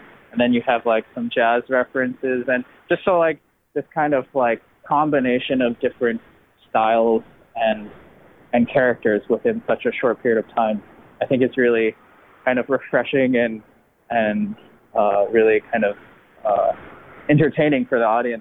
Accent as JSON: {"language": "English", "town": "Boston", "region": "Massachusetts", "country": "United States", "said": "I'm from Boston, so I support like the Red Sox, the Patriots, and the Celtics."}